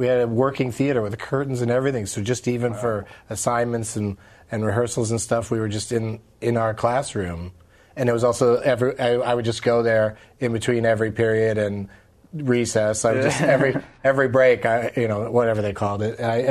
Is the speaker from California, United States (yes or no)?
yes; San Diego, California, United States; San Diego, yeah.